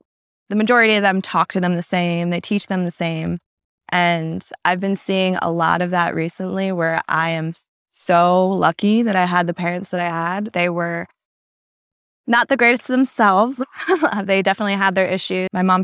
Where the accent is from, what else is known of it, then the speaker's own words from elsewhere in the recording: New Jersey, United States; I grew up in New Jersey.